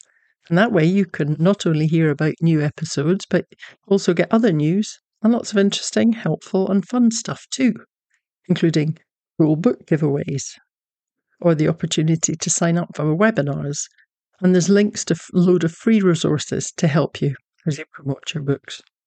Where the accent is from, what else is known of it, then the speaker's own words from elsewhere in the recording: Scotland, United Kingdom; now in Texas, United States; I'm a Scottish Texan historical novelist who has two books out for young adults with HarperCollins, both set in Scotland during World War II.